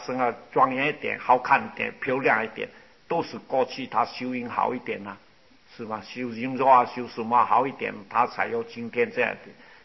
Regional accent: China; 我是大陆人啊

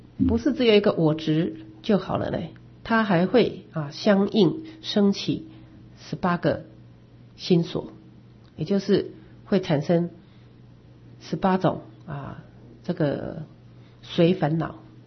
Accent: Taiwan; 因为我们是台湾人

